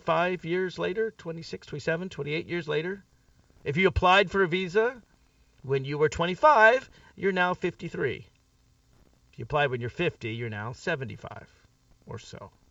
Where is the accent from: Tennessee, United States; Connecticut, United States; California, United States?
Tennessee, United States; Nashville; I grew up in Nashville, Tennessee. Spent my whole childhood there until I went to college.